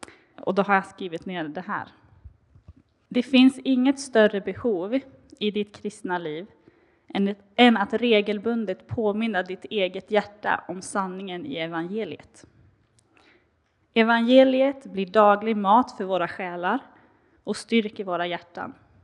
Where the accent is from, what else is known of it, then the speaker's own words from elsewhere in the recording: Sollefteå, Västernorrland County, Sweden; also born or lived in Jönköping; jag kommer ursprungligen från Sollefteå. I Norrland.